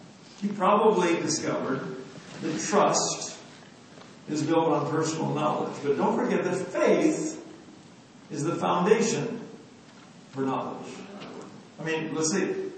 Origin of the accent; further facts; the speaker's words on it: California, United States; moved away; also born or lived in Saskatchewan, Canada; she grew up in Saskatchewan, I grew up in California, and I stayed in Saskatchewan